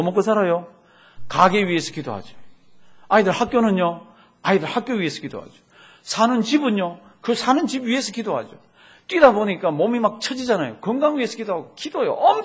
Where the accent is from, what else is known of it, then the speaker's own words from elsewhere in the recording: South Korea; now in United States; 우리는 다 한국에서 온 사람이잖아요.